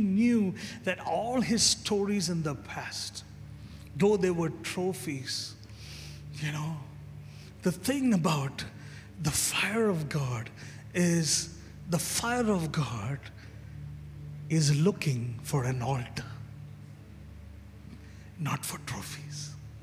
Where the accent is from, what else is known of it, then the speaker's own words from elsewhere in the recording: Kerala, India; Like, I'm from Kerala.